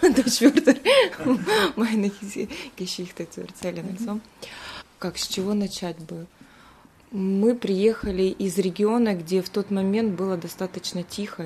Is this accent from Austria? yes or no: no; Kryvyi Rih, Dnipropetrovsk Oblast, Ukraine; German is a second language; moved away as an adult; ich komme aus der Ukraine. Ich komme aus der Kryvyi Rih-Stadt von Dnipropetrovsk-Region und ich bin hier mit meinen Söhnen. Ja, ich spreche Deutsch ein bisschen